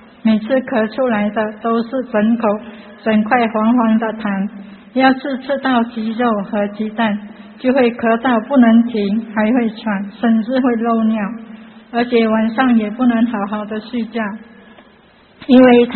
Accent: Malaysia; 我是马来西亚的

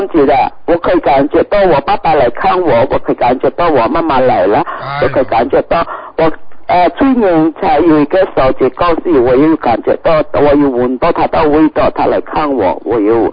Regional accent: China; 我们中国人怎么说退财在灾这样子

